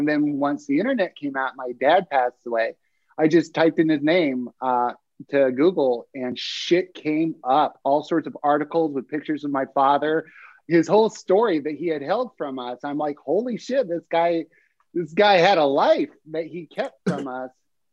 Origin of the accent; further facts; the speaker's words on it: Las Vegas, Nevada, United States; I had a completely cliche upbringing. I grew up in Vegas. My dad was a hitman. My mommy was a showgirl.